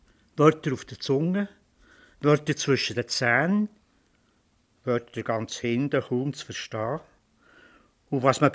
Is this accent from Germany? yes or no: no; Bern, Switzerland; Meine Eltern sind in Bern gewohnt.